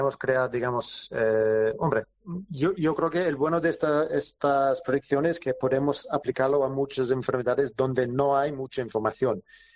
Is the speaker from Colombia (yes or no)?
no; United Kingdom; Spanish is a second language; also born or lived in London; now in Málaga, Spain; llevo aquí en Málaga un rato. Bueno, yo estaba en UCL en Londres, soy británico.